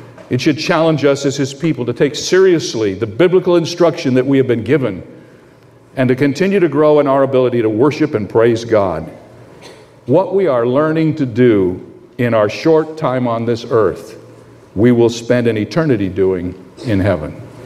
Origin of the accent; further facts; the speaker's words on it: Midwest, United States; As most of you know, I came from the Midwest, and one of the historic education centers in the Midwest is in Wheaton, Illinois.